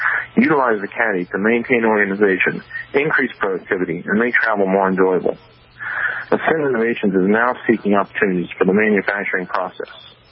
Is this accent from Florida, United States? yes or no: yes; Tampa, Florida, United States; So I grew up in Tampa, Florida. I went to Fordham University and got a degree in economics.